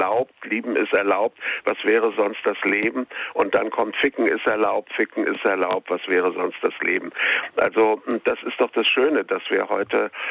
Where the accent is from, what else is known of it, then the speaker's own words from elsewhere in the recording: Berlin, Germany; als Berliner auch